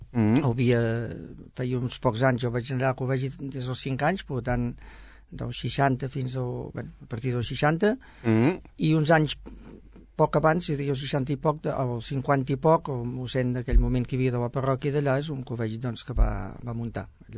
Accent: Sabadell, Catalonia, Spain; Jo vaig néixer a Sabadell

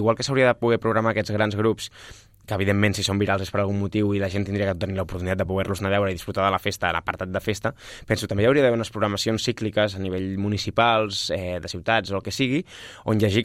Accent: Polinyà, Catalonia, Spain; now in Sabadell, Spain; Perquè jo vinc de Polinyà, ara ja estic empadronat a Sabadell.

